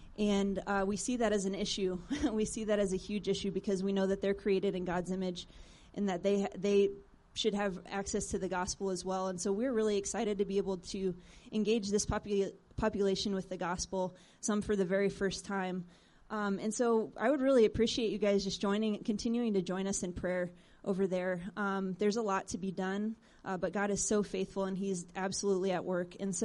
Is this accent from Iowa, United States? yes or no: yes; Iowa, United States; I was born and raised in Iowa, but, you know, it's kind of funny when you spend a couple of years in Africa living over there